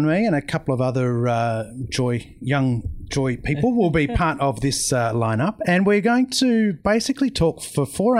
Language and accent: English; Bendigo, Victoria, Australia; I spent the first 18 years of my life growing up in Bendigo, and it was a shit of a place to grow up back then.